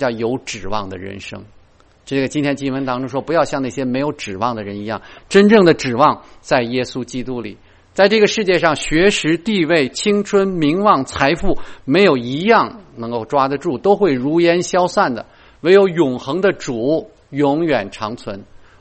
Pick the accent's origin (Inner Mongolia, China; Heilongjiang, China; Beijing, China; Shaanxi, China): Beijing, China; 我说我这是从小在这长大的，我以前在这儿的地方往西一看呢，一直能看到西山